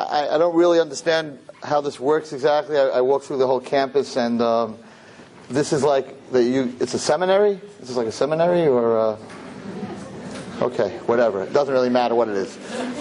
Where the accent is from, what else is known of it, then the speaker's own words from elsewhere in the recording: Brooklyn, New York, United States; but I'm from Brooklyn, and this is Queens.